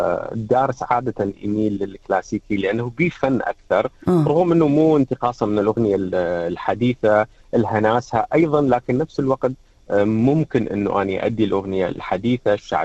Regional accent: Iraq; accent: Iraqi; أفضل يكون بلهجتي باللهجة العراقية.

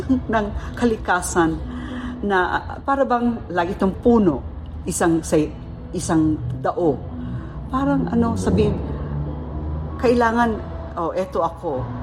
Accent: Bicol Region, Philippines; galing ako sa Bicol. Tubo akong Bicol, doon ako pinanganak, doon ako lumaki. At nag-aral din hanggang university.

